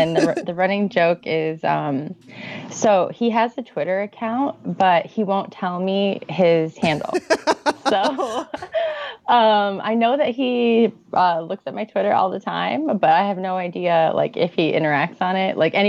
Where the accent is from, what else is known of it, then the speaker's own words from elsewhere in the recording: Midwest, United States; now in New York, United States; I'm born and raised in the Midwest. I come from a pretty decent-sized family